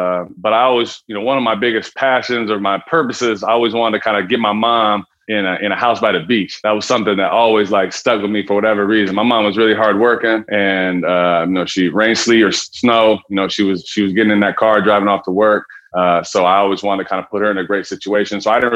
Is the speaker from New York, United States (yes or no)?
no; Seattle, Washington, United States; When I was young, I grew up in Seattle, Washington. Had a real passion from hoop from the very beginning.